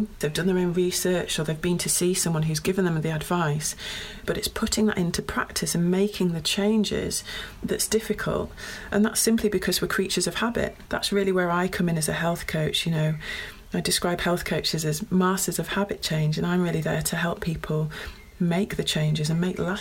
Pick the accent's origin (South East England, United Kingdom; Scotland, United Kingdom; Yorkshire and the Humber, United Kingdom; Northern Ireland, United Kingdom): Yorkshire and the Humber, United Kingdom; Pickering; So I actually grew up in Yorkshire. I grew up in Pickering, not far down the road from Harrogate.